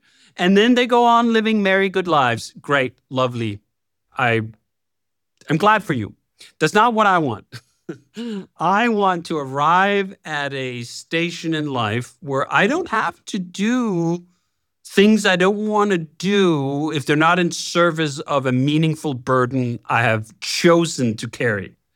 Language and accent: English; Denmark; I grew up in Denmark, working class, where I did have occasionally, like, it's near the end of the month, there's no more money.